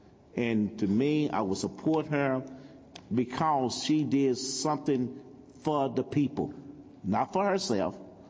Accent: Dallas, Texas, United States; And I think most of y'all people around here do not know the history of Dallas or South Dallas. I grew up in South Dallas.

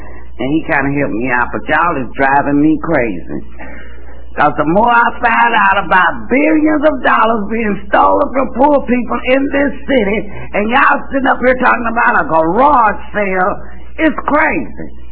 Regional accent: Dallas, Texas, United States; Now, I don't know where y'all come from, but I'm from Dallas.

